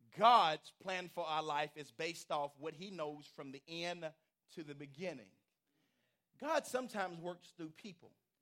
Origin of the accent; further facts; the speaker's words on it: Shepherdsville, Kentucky, United States; Man, I'm from Shepherdville. This is my country.